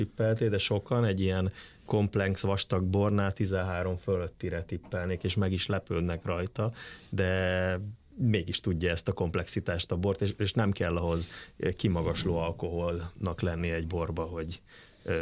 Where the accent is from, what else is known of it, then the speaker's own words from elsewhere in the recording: Szekszárd, Tolna, Hungary; ami így szekszárdiként azért egy nagy büszkeség volt